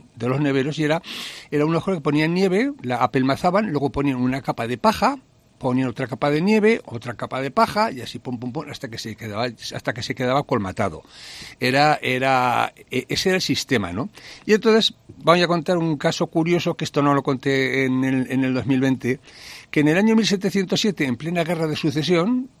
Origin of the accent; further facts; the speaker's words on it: Jaca, Aragon, Spain; cuando era crío, que aquí en Jaca había dos fábricas de hielo